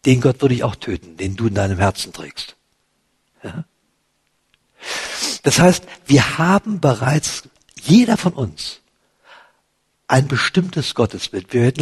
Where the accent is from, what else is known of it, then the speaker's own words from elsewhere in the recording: Berlin, Germany; Und ich bin nach dem Krieg in Berlin geboren. Ich kenne richtig bittere Armut.